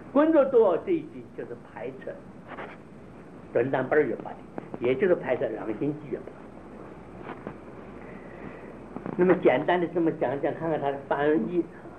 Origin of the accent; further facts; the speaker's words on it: China; 我们中国人这个喜欢讲如如